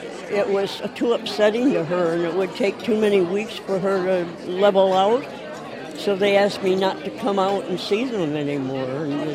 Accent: South Lyon, Michigan, United States; I'm from South Lyon, Michigan

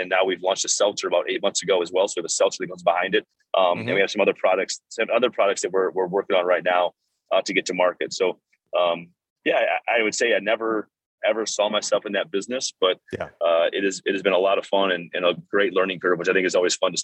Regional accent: South Dakota, United States; now in Minnesota, United States; So I grew up in South Dakota, we can Duck Duck Goose, but yeah.

